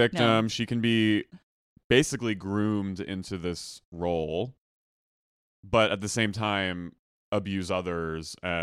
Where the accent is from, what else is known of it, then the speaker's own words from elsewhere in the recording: Ireland; because I'm Irish